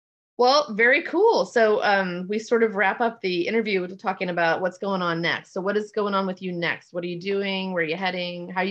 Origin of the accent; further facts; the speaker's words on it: Florida, United States; So it's like winter sort of not like, but I grew up in Florida. So winter was sort of like, oh, it's 60 degrees and it's freezing.